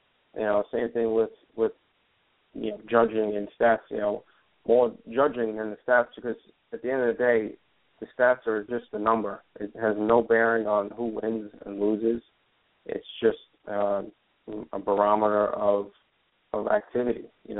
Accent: New York, United States; I grew up in Long Island, New York, still live here

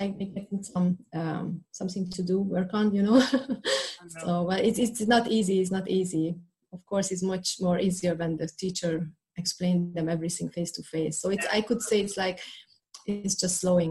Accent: Hungary; So when I grew up, it was a communist regime

